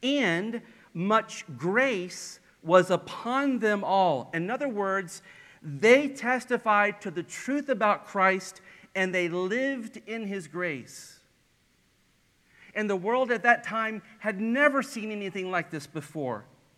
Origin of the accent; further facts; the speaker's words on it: the South, United States; accent: Southern; I realized quickly she was talking that I had lost my Southern accent. My speech had given me away.